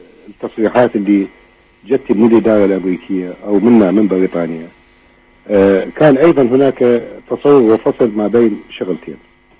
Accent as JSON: {"language": "Arabic", "country": "Iraq", "said": "بالنسبة لنا كعراقيين، وهذا من خلال تجربة 35 سنة الماضية"}